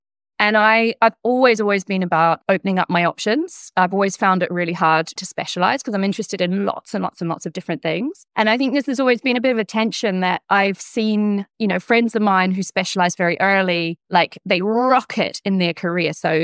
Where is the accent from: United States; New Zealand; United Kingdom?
New Zealand; Invercargill, Southland; So I grew up in Invercargill. I'm the daughter of two teachers. Invercargill's actually a great place to grow up. Very safe, unbelievably boring.